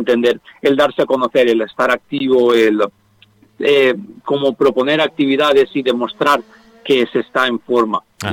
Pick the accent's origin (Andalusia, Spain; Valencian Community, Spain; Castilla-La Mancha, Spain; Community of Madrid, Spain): Valencian Community, Spain; Valencia; born there; tengo 29 años y nací en Valencia.